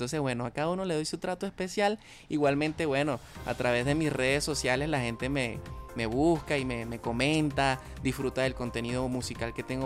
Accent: Venezuela; me dio a probar ese momentico cultural, ese pedacito de mi tierra. Y lo más bonito, saber que por dentro, o sea, yo siento que es Caracas.

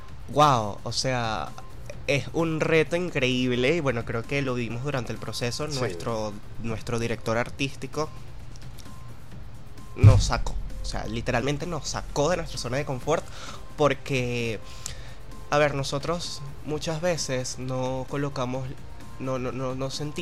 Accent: Petare, Miranda, Venezuela; Sí, soy de Petare.

